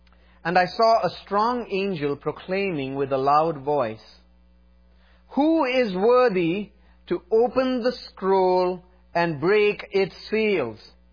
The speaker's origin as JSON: {"language": "English", "region": "South India", "country": "India", "second_language": "English", "said": "I come from a different context than you. I come from South India."}